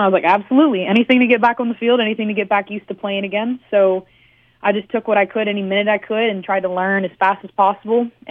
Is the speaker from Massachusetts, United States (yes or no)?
no; Baton Rouge, Louisiana, United States; So originally I'm from Baton Rouge, so a little bit ways from home, but I've been playing soccer since probably about 3 or 4 years old.